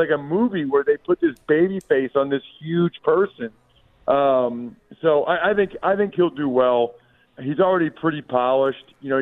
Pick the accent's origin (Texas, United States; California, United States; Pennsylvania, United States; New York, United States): Pennsylvania, United States; So I know … is from my hometown